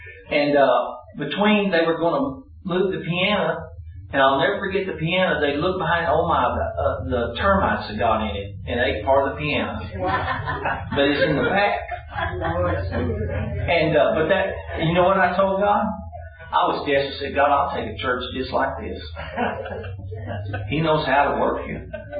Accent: Dallas, Texas, United States; I grew up in Dallas.

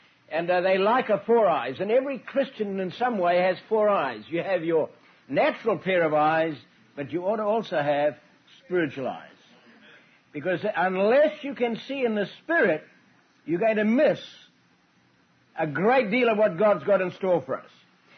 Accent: Scotland, United Kingdom; Being a Scotsman, I'm entitled to read between the lines.

